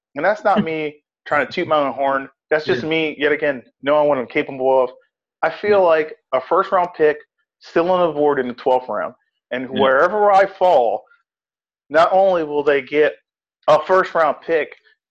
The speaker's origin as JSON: {"language": "English", "region": "New Jersey", "country": "United States", "said": "I'm from New Jersey originally, and I have family in New Jersey, Delaware, PA."}